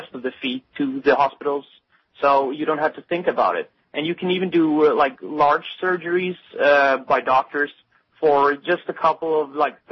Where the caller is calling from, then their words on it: Sweden; I'm calling from Sweden in Europe.